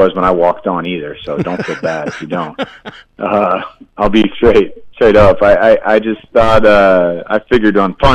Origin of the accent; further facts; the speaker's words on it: El Cerrito, California, United States; also born or lived in Oak Ridge, Tennessee / Colorado; I was born in Oak Ridge. When I was two, we moved out to the Bay, though, and I lived in El Cerrito until I was about 9 or 10, and then we moved to Colorado for a bit, and we moved back to the Bay.